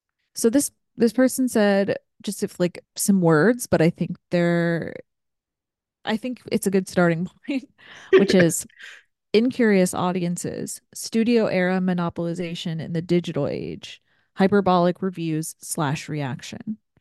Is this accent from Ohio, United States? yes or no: yes; Ohio, United States; like I grew up in Ohio and there's like this one downtown theater that's like very majestic